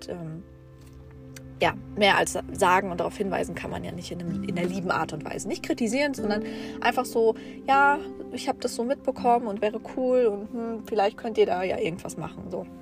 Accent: Germany; Ich komme aus Deutschland und sie so, ja, was ist die Frage?

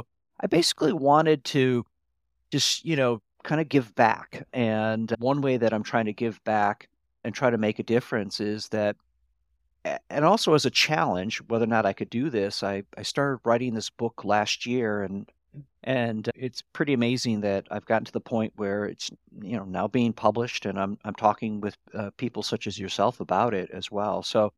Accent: Michigan, United States; Yeah, no, I grew up in Michigan. I went to the University of Michigan, and I saw Silicon Valley as a place where things could happen, that you didn't have to wear a suit.

